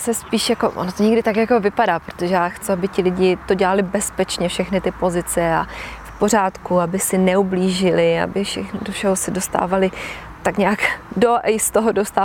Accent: Ostrava, Moravian-Silesian Region, Czechia; Jsem z Ostravy, tak jsem trochu ráznější.

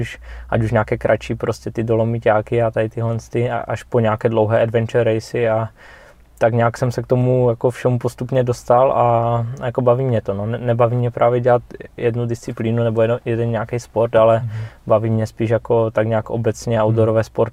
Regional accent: Ostrava, Moravian-Silesian Region, Czechia; Jelikož jsem z Ostravy, tak jako nejblíž mám Beskydy.

